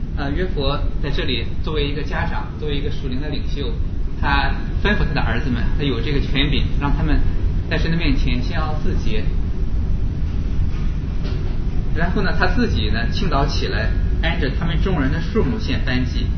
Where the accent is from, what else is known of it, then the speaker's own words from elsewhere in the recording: China; now in United States; 我们都知道我们从中国来到美国